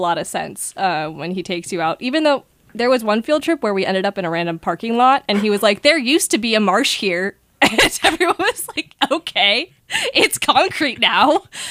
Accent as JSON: {"language": "English", "town": "Dunstable", "region": "Massachusetts", "country": "United States", "said": "I'm from Dunstable, Massachusetts. I'm a Tufts student, and I study chemistry."}